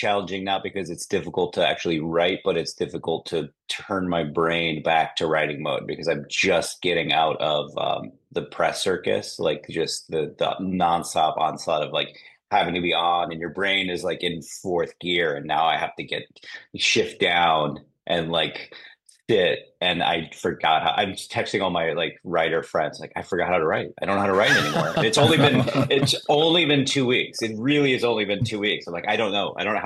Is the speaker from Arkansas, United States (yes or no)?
no; Omaha, Nebraska, United States; So I'm originally from Omaha, Nebraska. I'm not from a film family.